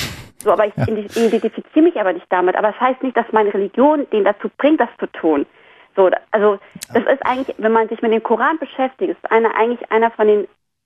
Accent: Afghanistan; German is a second language; in meinem meinem Heimatland, ich komme aus Afghanistan

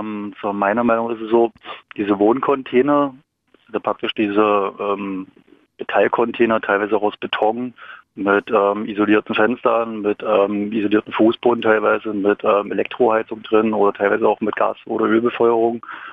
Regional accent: Saxony-Anhalt, Germany; moved away as an adult; also born or lived in Berlin; now in Wolfsburg, Germany; Ich stamme aus Sachsen-Anhalt, bin mit 20 Jahren nach Berlin, Hellersdorf, Hönow und dann 2010 nach Spandau. Und danach dann 2012 nach Wolfsburg.

